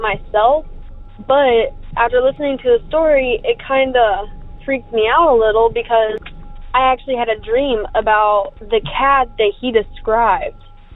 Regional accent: United States; I grew up around Lake Texoma. Literally, my high school was about 3 to 5 minute drive from the actual lake itself. And so I grew up around there.

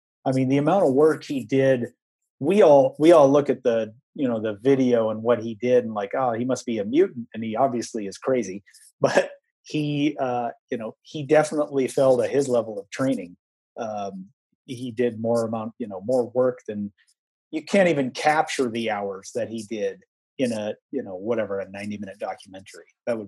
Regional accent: Iowa, United States; moved away; You know, I'm a flatlander from Iowa who moved moved, you know, to the, you know, at that time I was living at sea level on the East Coast.

